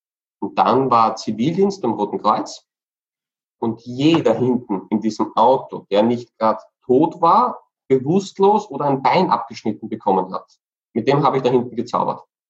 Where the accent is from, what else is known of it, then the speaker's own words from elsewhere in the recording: Peru; also born or lived in Andes; Ich bin auch einige Jahre als Kind im Urwald aufgewachsen, unter den Indianern in Südamerika, in Peru und den Anden.